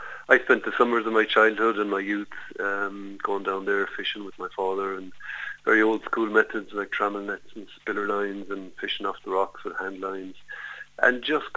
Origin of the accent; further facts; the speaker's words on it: County Clare, Ireland; I'm from Clare, I live in Lahinch, and just love the ocean, the love of which I think came from my father